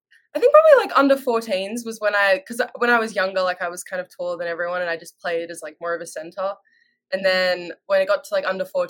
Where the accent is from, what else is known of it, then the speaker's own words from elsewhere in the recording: Australia; now in United States; I think we play, like, pretty positionless back home